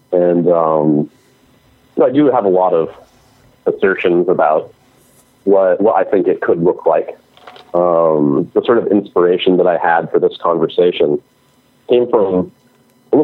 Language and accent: English; the South, United States; And, you know, I grew up in the South. And so the sort of country life is one that is deep within my family.